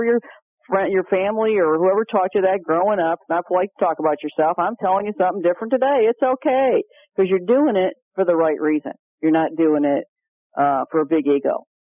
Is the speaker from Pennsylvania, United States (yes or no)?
no; Chicago, Illinois, United States; since I'm from the Chicago area, my brother's coming up with his whole family and everything to visit us tomorrow.